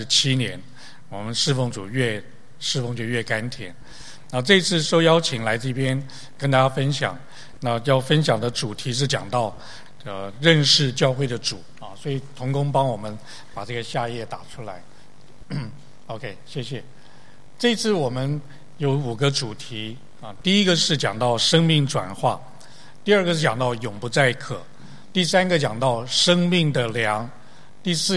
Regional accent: Taipei, Taiwan; 我是在台北出生，在台北长大，17岁的时候信耶稣，

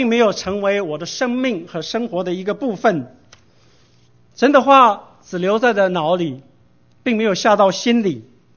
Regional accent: Taiwan; 我小时候在台湾还看见有人穿着白背心在那里传福音

